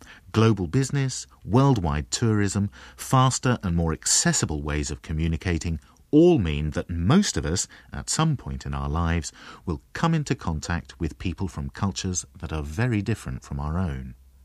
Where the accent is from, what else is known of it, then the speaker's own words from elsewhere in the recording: England, United Kingdom; also born or lived in Australia; I'm white, a Westerner. I was born in Australia and I went to school in England. The culture I grew up in was basically English.